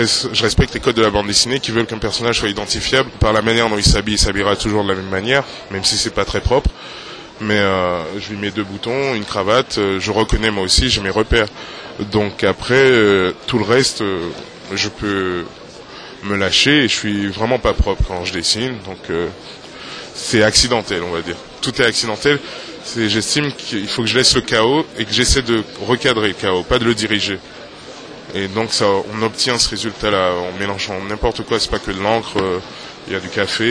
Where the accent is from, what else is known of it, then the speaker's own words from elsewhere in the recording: Guadeloupe; j'étais revenu chez moi, je viens de la Guadeloupe, et j'étais seul à un moment